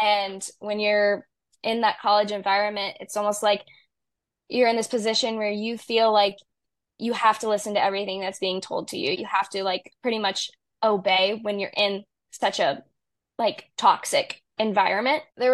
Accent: Orlando, Florida, United States; and I'm from Orlando, Florida, so it's about 9, 10 hour drive. It's pretty far away from home.

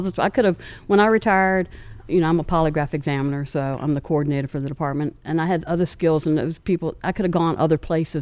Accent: Hampton, Virginia, United States; Well, I grew up in Hampton, but Newport News would hire you at 18.

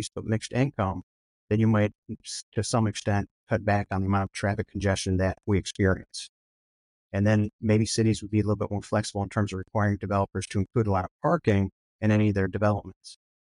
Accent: Cleveland Heights, Ohio, United States; I grew up in Cleveland Heights on the east side of Cleveland, Ohio

